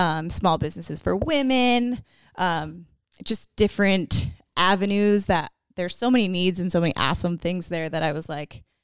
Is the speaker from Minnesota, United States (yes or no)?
no; Concord, California, United States; Yeah. I grew up in Concord, California.